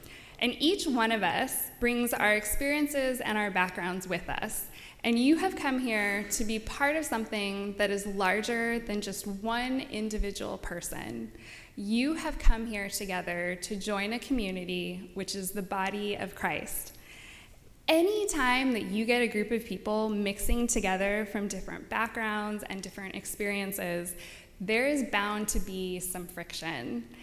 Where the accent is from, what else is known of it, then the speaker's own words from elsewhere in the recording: California, United States; As I talked about last time, I'm from California, so I'm interested to hear where you're all from.